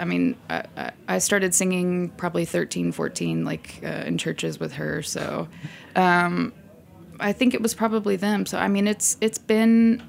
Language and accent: English; Texas, United States; I love Texas. It's, I mean, my childhood was, it was, you know, pretty boring. But I think I just had so much space to do whatever I wanted